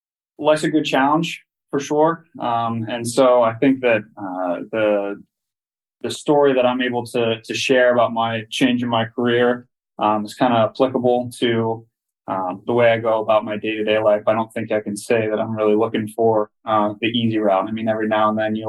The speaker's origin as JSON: {"language": "English", "town": "Lancaster", "region": "Pennsylvania", "country": "United States", "tie": "born or raised there", "said": "I grew up in Lancaster, about 10 minutes from our shop."}